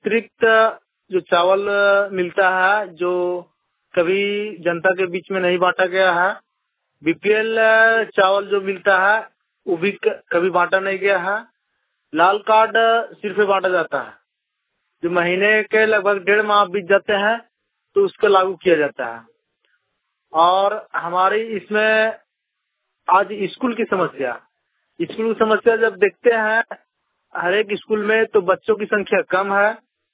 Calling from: Jharkhand, India; मैं गोरलाल तुलूर पंचायत से छतरा जिले से मैं बोल रहा हूँ।

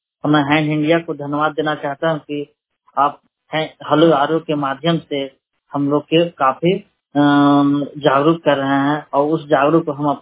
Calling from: Satkurua, Bihar, India; मैं रजौली नवादा डिस्ट्रिक्ट से बोल रहा हूँ। मेरा गांव सतकुरुआ है।

